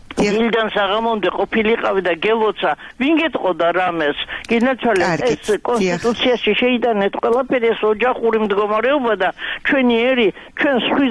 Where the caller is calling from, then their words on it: Imereti, Georgia; მე იმერეთიდან გირეკავთ